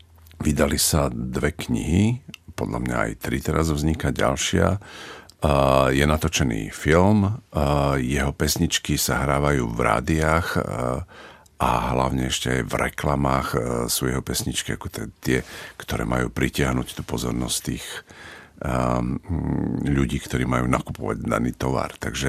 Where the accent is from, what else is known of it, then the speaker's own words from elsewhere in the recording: Chynorany, Trenčín Region, Slovakia; keď som mu bol povedať v Chynoranoch, odkiaľ som